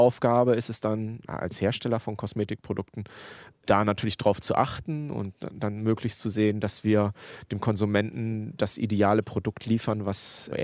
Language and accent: German; India; now in Hamburg, Germany; wenn man jetzt gerade hier in Hamburg, weiß ich nicht, 0 Grad und in Indien, wo ich herkomme, sind es 25 Grad.